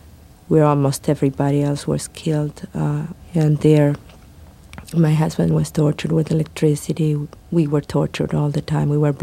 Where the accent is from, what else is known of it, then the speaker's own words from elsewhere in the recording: Bahía Blanca, Buenos Aires Province, Argentina; the headquarters of the army in my hometown of Bahía Blanca, the city in the south of Argentina.